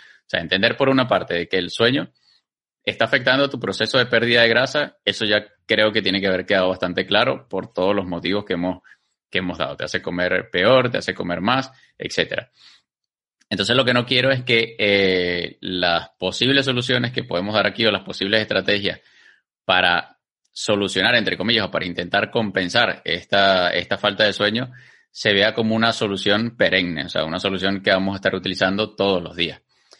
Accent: Venezuela; Básicamente, nuestros horarios de trabajo en Latinoamérica, o por lo menos en Venezuela, eran horarios corridos.

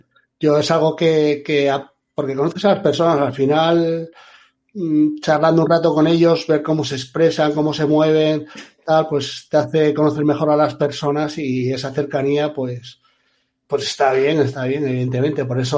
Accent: Asturias, Spain; enteré que eran en Asturias, pues a mí me hizo mucha ilusión, porque gente que conozco, pues iba a venir a mi tierra

